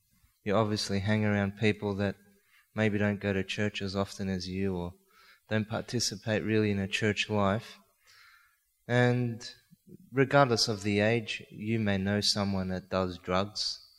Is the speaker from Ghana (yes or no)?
no; Braybrook, Victoria, Australia; I grew up in total poverty in the western suburbs. I went to Braybrook High. We grew up around Braybrook.